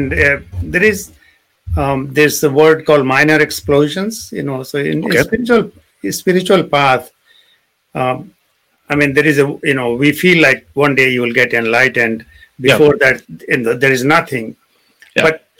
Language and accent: English; India; when we grew up in India, every time you go, you know, in the village or anywhere